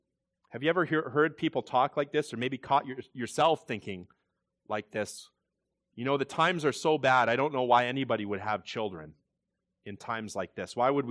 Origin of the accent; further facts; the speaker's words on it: Canada; born there; I'm glad that God ordained that I was born in Canada